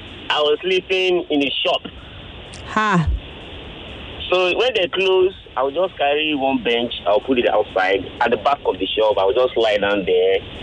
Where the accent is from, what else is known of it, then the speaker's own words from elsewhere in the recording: Nigeria; I'm from Ijibo.